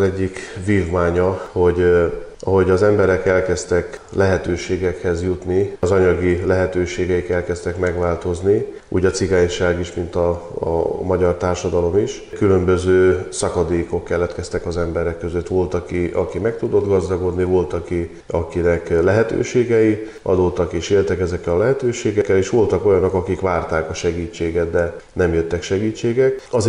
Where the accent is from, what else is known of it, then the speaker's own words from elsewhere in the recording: Békés, Hungary; Itt ebben a házban gyerekeskedtem, oda vittek haza a szülők a szülőotthonból, és 6 éves koromig ott éltem.